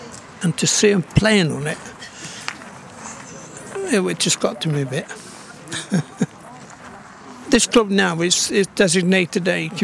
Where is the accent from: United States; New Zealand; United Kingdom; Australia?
United Kingdom; Bilsthorpe, East Midlands; born there; I was born in Bilsthorpe. I went to the mine first at Bilsthorpe and then I went in the army, come back, bought a house in Rainworth in 71 and went back down the mine at Rufford here.